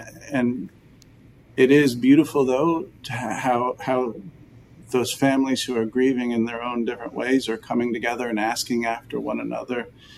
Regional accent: Texas, United States; I am a proud Texan, you know, and it is, God bless me with being a Texan.

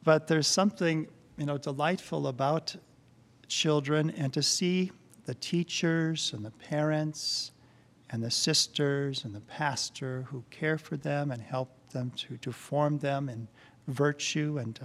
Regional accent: Worthington, Iowa, United States; I remember growing up in Worthington, Iowa, St. Paul's Catholic Church there, and I can still picture in my mind the stained glass window of Jesus with the children

